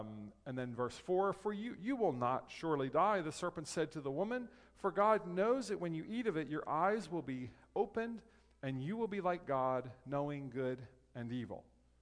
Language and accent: English; Kennett Square, Pennsylvania, United States; I grew up in Kennett Square, by the way.